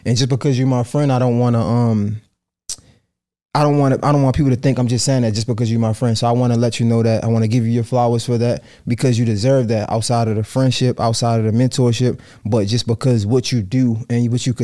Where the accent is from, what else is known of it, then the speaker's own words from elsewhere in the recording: Baltimore, Maryland, United States; Yeah, I'm just from Baltimore. I'm still rough around the edges a little bit.